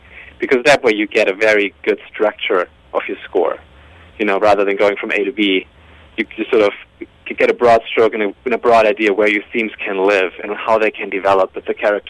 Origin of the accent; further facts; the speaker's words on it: Germany; English is a second language; I'm obviously from Germany. In Germany, kids grow up with a lot of classical music because that's what your parents listen to most of the time.